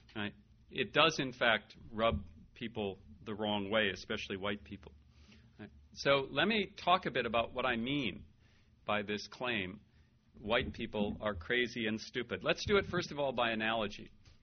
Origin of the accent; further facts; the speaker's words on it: North Dakota, United States; Actually, I'm not from Texas. I just live there. I'm from North Dakota.